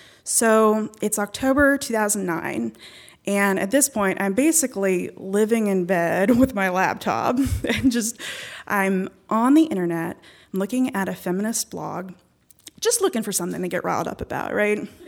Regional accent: Charleston, West Virginia, United States; I say I'm from West Virginia. But if I am feeling generous, I say that I was born and raised in Charleston, but my dad is from a small mountain village in rural Pakistan, the tribal area.

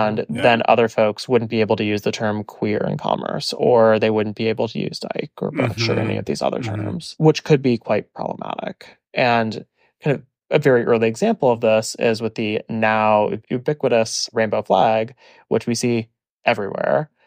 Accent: Midwest, United States; But growing up in the Midwest, we had both.

